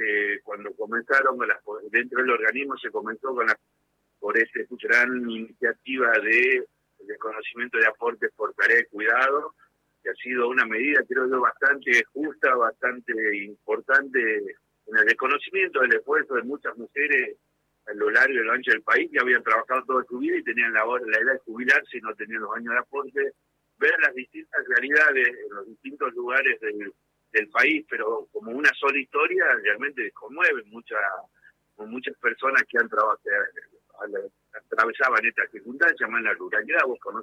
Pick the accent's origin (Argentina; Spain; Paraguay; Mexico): Argentina; Tucumán; acá en Tucumán, yo soy tucumano, mi responsabilidad es Jujuy, Salta y Tucumán, pero bueno, soy tucumano.